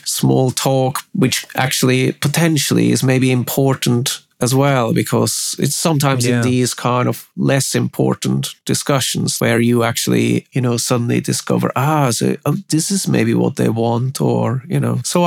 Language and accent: English; Zurich, Switzerland; I grew up in Zurich in Switzerland.